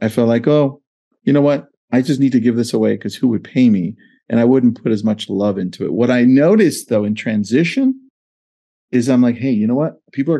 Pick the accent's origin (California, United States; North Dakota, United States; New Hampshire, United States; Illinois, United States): California, United States; Los Angeles; So I was born in Los Angeles to Mexican parents.